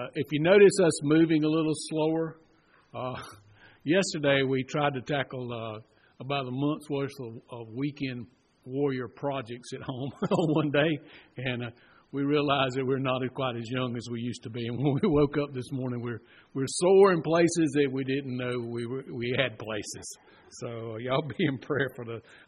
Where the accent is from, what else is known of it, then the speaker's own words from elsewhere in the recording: Unadilla, Georgia, United States; now in Cochran, United States; Now, Terry told you that I was raised over in Unadilla, and he said, "Don't hold that against me."